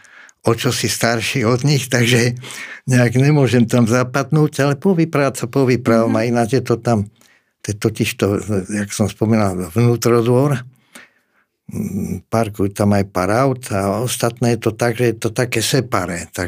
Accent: Bratislava, Bratislava Region, Slovakia; ja som z Bratislavy, babka bývala pod Slavínom, prechádzam tie staré miesta

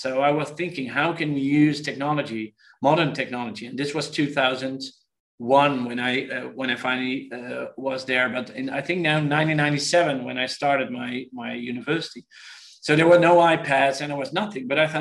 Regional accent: Netherlands; So and today it's my hometown. So it's in the eastern part of the Netherlands, near the German border.

